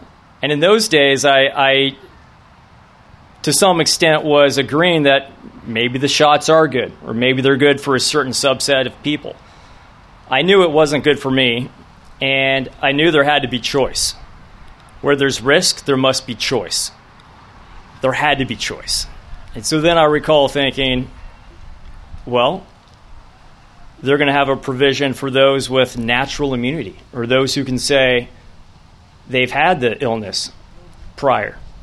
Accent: California, United States; We come from Ventura County, where we work and support our Navy.

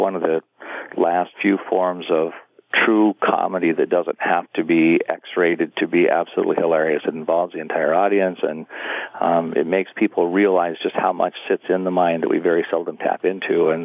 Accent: Casper, Wyoming, United States; I grew up in Wyoming, and I had a brother and sister who had special needs, and so we actually lived in Casper, so we were there for their special schooling.

